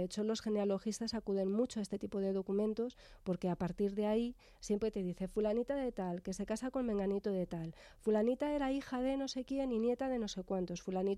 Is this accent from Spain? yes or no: yes; Madrid, Community of Madrid, Spain; yo ya soy madrileña, yo ya nací en Madrid.